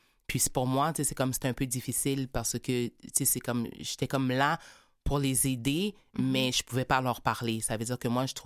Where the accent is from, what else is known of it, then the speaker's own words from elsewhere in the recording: Quebec, Canada; born there; Je suis née au Québec.